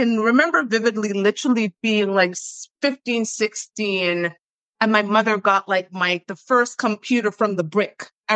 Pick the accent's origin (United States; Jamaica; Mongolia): Jamaica; like I was supposed to be slow or something because I was from Jamaica. But in my opinion, our education system was advanced, like at least what I had experienced.